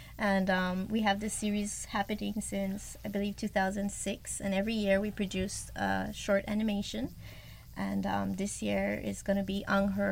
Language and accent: English; Belize; When we met, like we said, you know, he didn't believe I was from Belize. So first he tested me. He's like, if you're really Belizean, you know how we say lizard in Belize. And I was like, yeah, we call it a tulok.